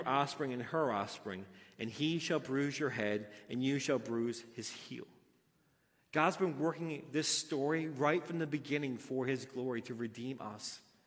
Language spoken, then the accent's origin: English; Newfoundland and Labrador, Canada; I'm from the Bay. I like the Bay. He took two baymen and he plopped them right in the middle of downtown St. John's.